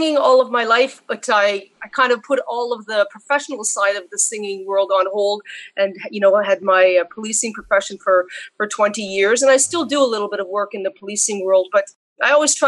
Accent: Sudbury, Ontario, Canada; also born or lived in Ottawa; So yeah, Sudbury was my hometown, but I made it to Ottawa

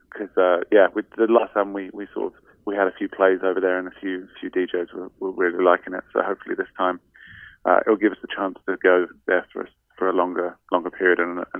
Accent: London, United Kingdom; I grew up in the East End of London, but I was just visiting Canada for a year to kind of work and travel. And I landed in Toronto

